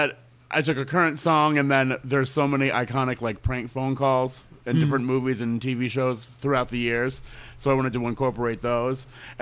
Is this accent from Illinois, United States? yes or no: no; Orlando, Florida, United States; Born and raised in Orlando, yep.